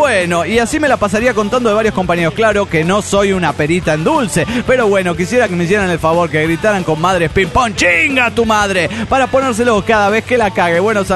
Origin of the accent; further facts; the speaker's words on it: Villahermosa, Tabasco, Mexico; de Villahermosa, Tabasco, México.